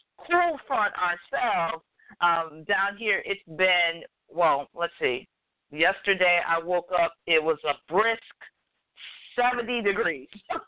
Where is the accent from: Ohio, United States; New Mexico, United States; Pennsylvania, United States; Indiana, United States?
Ohio, United States; I grew up in Northeast Ohio, so 69 degrees in December would have been like crazy.